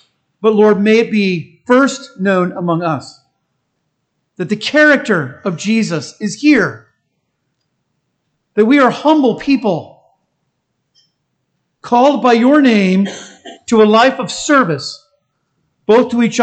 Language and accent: English; United States; I'm an American, and I greatly appreciate our form of government